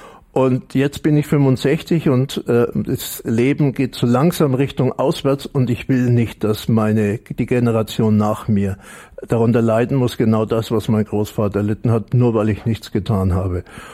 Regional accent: Bavaria, Germany; Ich bin jetzt 65 Jahre alt. Und habe schon immer versucht, dagegen zu kämpfen. Man hört es wahrscheinlich auch, ich komme aus Franken.

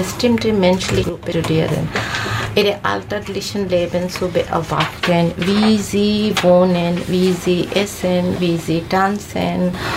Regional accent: Bangladesh; German is a second language; now in Halle, Germany; Ursprünglich komme ich aus Bangladesch. Ich wohne in Deutschland über 10 Jahre und ganze Zeit in Halle-Saale.

